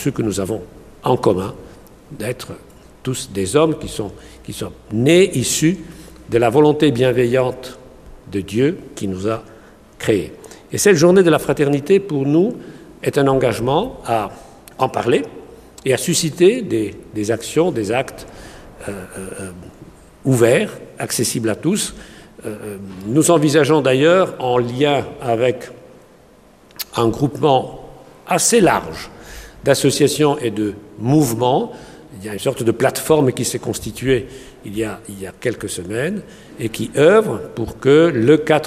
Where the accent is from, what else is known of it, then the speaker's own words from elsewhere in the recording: Italy; moved away as an adult; now in Strasbourg, France; Je suis italien, je suis arrivé en France en 1979 avec mon épouse et j'ai posé nos valises, à l'époque, dans la ville de Strasbourg